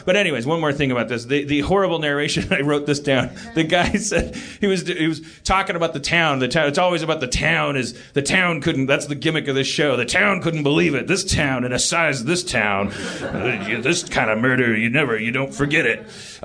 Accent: Brooklyn, New York, United States; If my neighbor gets killed, I care, because I'm from Brooklyn.

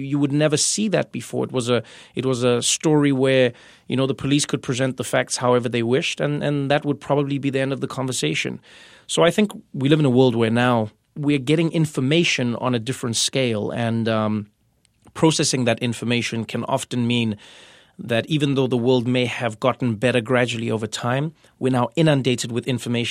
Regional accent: South Africa; when I was growing up in South Africa

